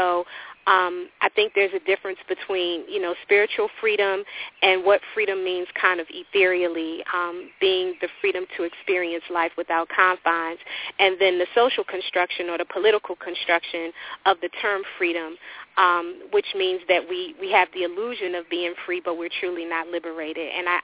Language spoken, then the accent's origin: English; Washington, District of Columbia, United States; most importantly, I grew up in Berry Farms Projects in Southeast Washington, D.C., so I am from the neighborhood, proud of being from the neighborhood.